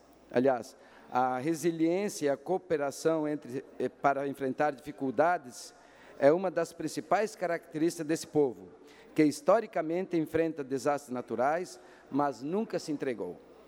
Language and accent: Portuguese; São Miguel do Oeste, Santa Catarina, Brazil; now in Itajaí, Brazil; eu sou natural de São Miguel do Oeste, mas eu já resido em Itajaí há mais de 22 anos e já me considero um verdadeiro peixeiro